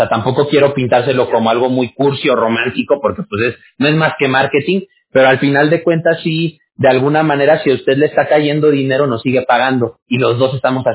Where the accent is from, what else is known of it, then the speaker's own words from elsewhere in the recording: Mexico; Yo soy mexicano. Yo soy de México.